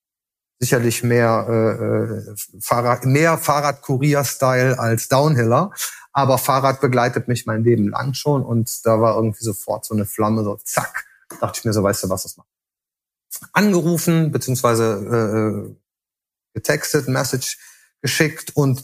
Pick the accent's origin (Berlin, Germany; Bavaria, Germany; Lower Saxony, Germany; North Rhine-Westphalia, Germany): North Rhine-Westphalia, Germany; Cologne; Ich bin zugereister Eifler, aber nicht so richtig zugereist. Also ich bin Kölner, in Köln geboren, sozialisiert in Köln. Meine Mama kam allerdings schon aus der schönen Eifel.